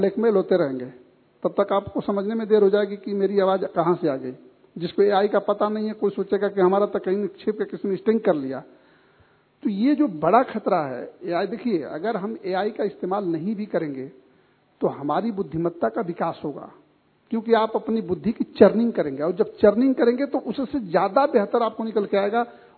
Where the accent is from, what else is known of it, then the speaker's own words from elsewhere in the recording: Varanasi, Uttar Pradesh, India; बनारस एक शहर है, बनारस बहुत अच्छी शहर है, मैं बनारस का रहने वाला हूं